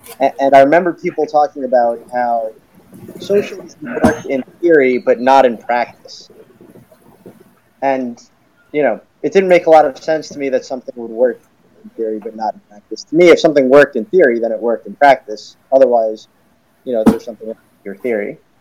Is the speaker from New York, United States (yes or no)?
yes; New York, United States; now in Las Vegas, United States; I'm from New York, so plenty of Jews out there. I don't actually consider myself Jewish, but, you know, my family is. And I was raised in New York and just moved out to Las Vegas 5 or 6 years ago.